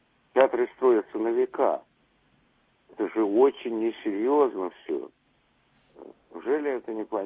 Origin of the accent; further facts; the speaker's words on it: Moscow, Russia; из Москвы.